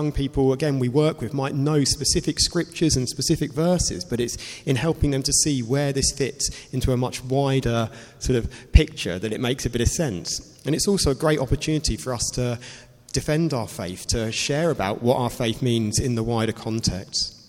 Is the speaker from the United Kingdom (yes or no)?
yes; United Kingdom; As British people, and particularly a few months ago, we highlighted this during the Queen's lying in state, we are very good at queuing.